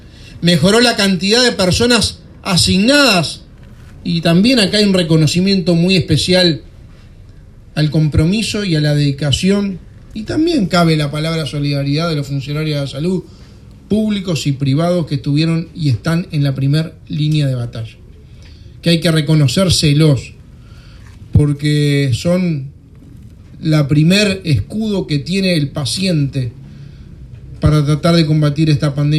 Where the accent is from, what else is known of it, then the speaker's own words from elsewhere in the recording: Uruguay; nos tiene que unir como sociedad y como uruguayos.